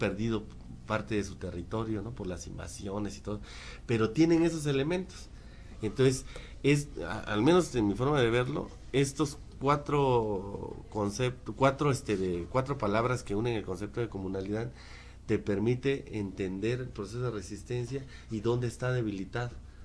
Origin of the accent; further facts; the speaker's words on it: Oaxaca, Mexico; yo vengo de la región del Istmo, ¿no?